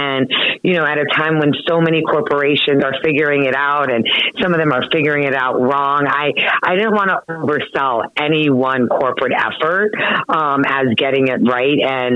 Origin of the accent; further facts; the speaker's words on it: Honolulu, Hawaii, United States; now in Boston, United States; No, but I'm originally from Honolulu, Hawaii, which I think does help me do this work in a way, you know, being from the last state in the union, the most diverse state.